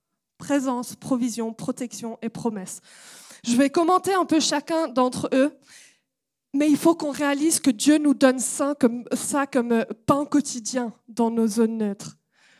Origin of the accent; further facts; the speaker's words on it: Switzerland; je suis suisse de base.